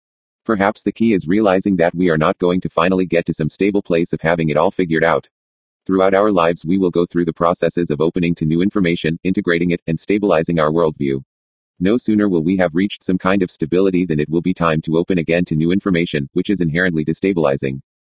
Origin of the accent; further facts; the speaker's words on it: San Bernardino, California, United States; born there; I was born on September 1, 1965 in San Bernardino, CA.